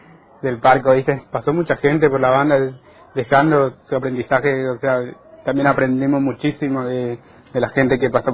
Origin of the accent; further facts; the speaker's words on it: Puerto Iguazú, Misiones, Argentina; Y nosotros 2 somos de Iguazú. Nuestra aldea se llama Fortín Bororé. Yo y Fabián estamos viviendo ahí.